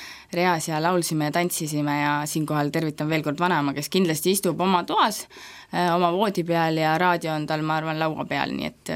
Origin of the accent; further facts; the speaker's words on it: Elva, Tartu County, Estonia; also born or lived in Mõniste; aga mina ikkagi oma lapsepõlve veetsin Elvas